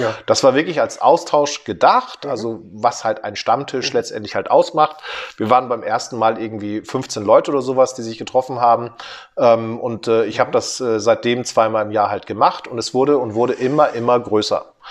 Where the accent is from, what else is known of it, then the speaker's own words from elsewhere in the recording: Hamburg, Germany; Dass sie das kann man als Hamburger nur gut finden.